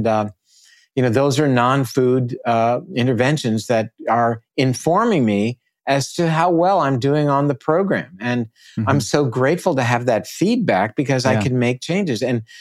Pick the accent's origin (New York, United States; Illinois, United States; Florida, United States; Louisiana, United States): Florida, United States; Naples; here in my hometown, which is Naples.